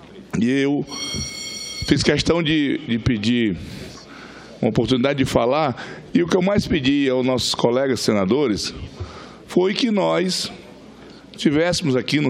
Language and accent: Portuguese; Acre, Brazil; Eu que sou do Acre, que fica entrando droga todos os dias no nosso país.